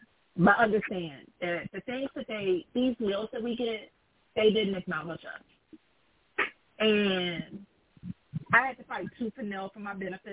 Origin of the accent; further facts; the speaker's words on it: Detroit, Michigan, United States; I grew up in Detroit. I was not born here, but I grew up here.